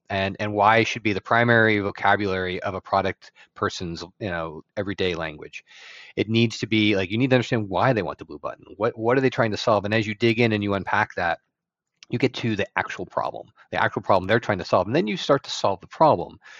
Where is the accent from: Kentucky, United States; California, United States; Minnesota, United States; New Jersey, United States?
New Jersey, United States; now in Oregon, United States; Grew up on the East Coast in New Jersey.